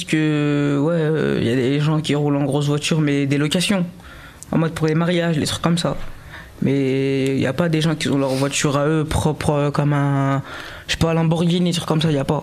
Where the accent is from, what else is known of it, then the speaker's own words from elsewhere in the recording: Chambéry, Auvergne-Rhône-Alpes, France; je viens de la ZUP 3, aussi connue sous le nom de Chambéry-le-Haut.